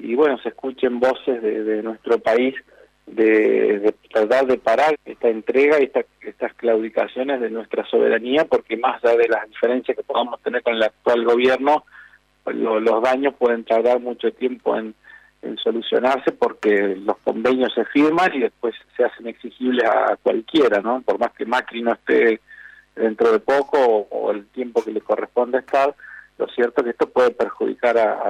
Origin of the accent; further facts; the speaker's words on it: Argentina; como argentinos